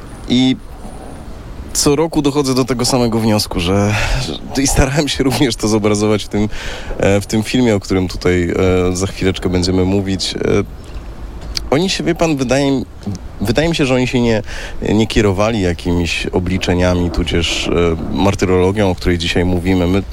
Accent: Warsaw, Masovian Voivodeship, Poland; staram się nie myśleć w kategoriach klasycznego przeżywania tego jako warszawiak

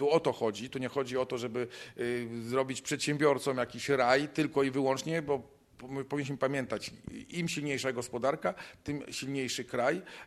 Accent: Biała Podlaska, Lublin Voivodeship, Poland; jeżeli ja pochodzę z Białej Podlaskiej, ze wschodu Polski

